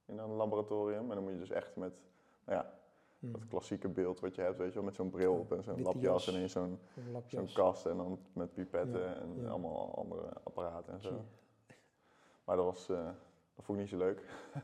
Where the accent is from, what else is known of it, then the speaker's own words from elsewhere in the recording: Delft, South Holland, Netherlands; En we hebben de eerste 9 jaar van mijn leven in Delft gewoond. En daarna zijn we naar de Achterhoek verhuisd. En daar heb ik tot mijn 18e gewoond en toen ben ik naar Groningen verhuisd.